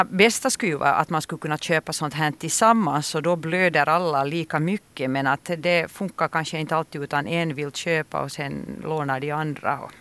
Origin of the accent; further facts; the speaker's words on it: Bromarv, Uusimaa, Finland; när tv kom till min by där jag är uppvuxen och där jag bor fortfarande i Bromar